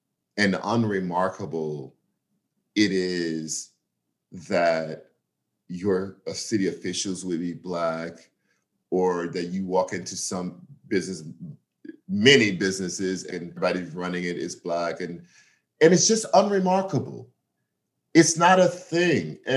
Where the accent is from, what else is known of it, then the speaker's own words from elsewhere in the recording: the South, United States; now in Atlanta, United States; Yes, I moved to Atlanta in last January, and I'm from the South. It was important for me to spell out that I had spent half my life in the South and half of it out of it.